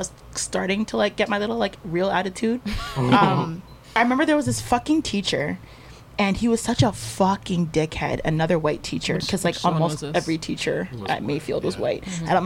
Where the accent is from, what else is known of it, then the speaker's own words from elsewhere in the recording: Nova Scotia, Canada; I'm Canadian. Full Nova Canadian. Scotia.